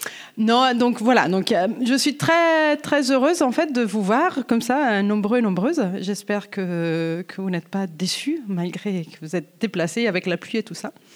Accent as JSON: {"language": "French", "region": "Ticino", "country": "Switzerland", "moved": "yes", "said": "En fait, je suis suisse et je viens de la Suisse italophone."}